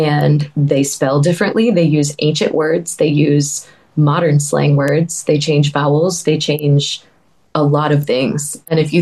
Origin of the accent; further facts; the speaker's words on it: United States; now in Glasgow, United Kingdom; certain things that you don't grow up saying as an American